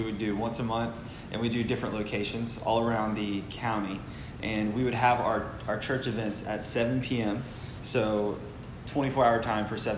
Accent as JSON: {"language": "English", "region": "Florida", "country": "United States", "tie": "born or raised there", "also_born_or_lived": "Gainesville, Florida / Tennessee", "said": "first off, I was born in Gainesville, Florida. Go Gators."}